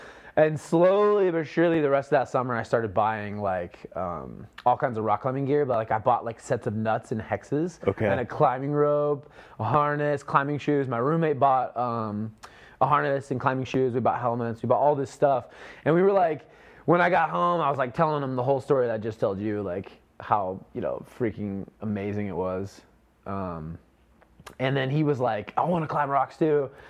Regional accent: Omaha, Nebraska, United States; I was like, I'm from Omaha. Like, I only slept like 15 minutes last night.

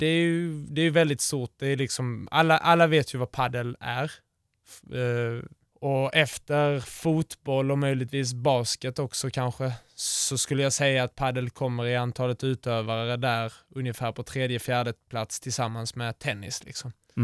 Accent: Kattvik, Skåne, Sweden; now in Granada, Spain; och jag kommer från Kattvik här precis utanför byn.

